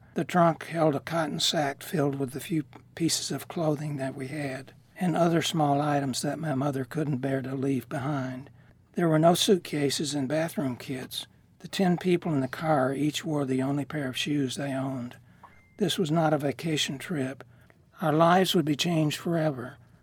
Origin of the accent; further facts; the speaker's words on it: Alabama, United States; I was born and raised in Alabama